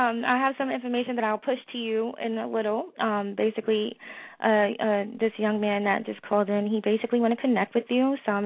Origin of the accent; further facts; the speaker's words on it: New York, United States; I'm from New York